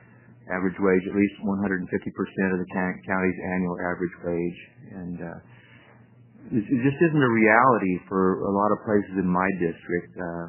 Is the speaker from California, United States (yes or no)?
no; Elgin, Oregon, United States; I'm from Elgin, Oregon, Middletown, and Battle of the Grand, about 340 miles from the capital.